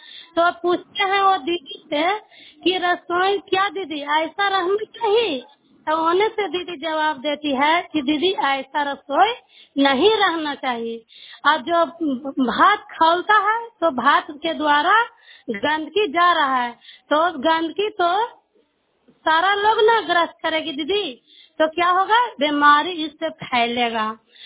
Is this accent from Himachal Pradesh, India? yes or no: no; Chanaura, Bihar, India; चनौरा चनौरा के रहने वाली हूँ।